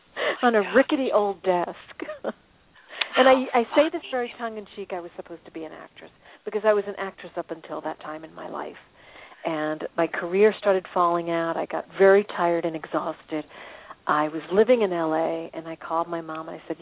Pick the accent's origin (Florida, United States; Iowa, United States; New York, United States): New York, United States; And we grew up in New York in a very Jewish community. You know, I was brought up conservative Jewish.